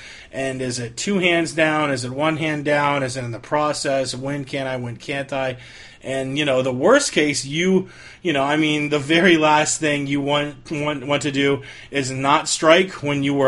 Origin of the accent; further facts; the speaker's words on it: Florida, United States; Texas is kind of like my home state of Florida.